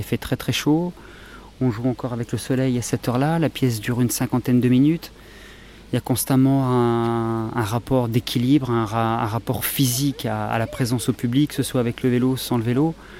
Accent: Lille, Hauts-de-France, France

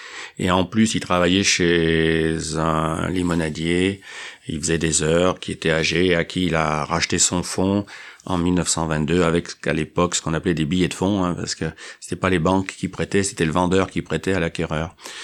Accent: Auvergne-Rhône-Alpes, France; on est de la Haute-Loire, il faut qu'on remonte en Haute-Loire, ce sont nos origines.

